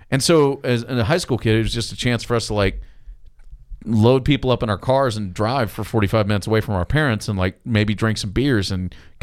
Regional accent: Texas, United States; I, as a Texan and a Central Texan by birth and nature, I am averse to barbecue sauce in general

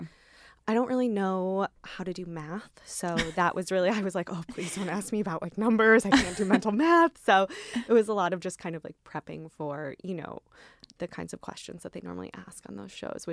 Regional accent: Midwest, United States; I grew up in the Midwest, and so all my classes were like super, super like preparatory classes, right?

